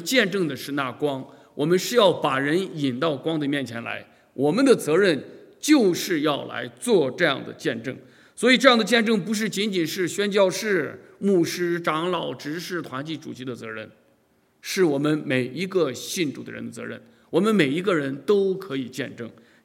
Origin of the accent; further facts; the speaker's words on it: China; 特别是我们从小在中国大陆长大，我们从来不相信有神的人